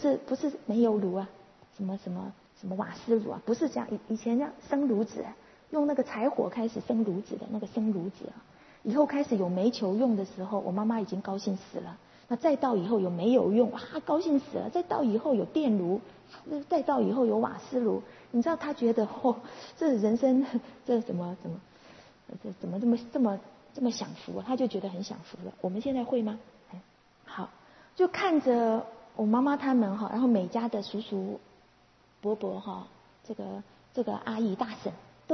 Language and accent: Chinese; Hsinchu, Taiwan; moved away as an adult; 我小的时候哈，一直到我离开，我在新竹，我生在新竹，在新竹长大，我新竹人，一直到我离开新竹到台北念大学